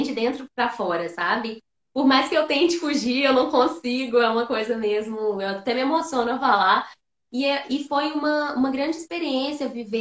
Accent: Minas Gerais, Brazil; born there; eu nasci em Minas

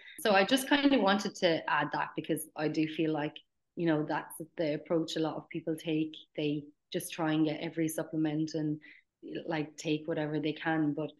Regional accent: Ireland; But, you know, I come from Ireland, where I don't really feel like there is that much support in this area over there.

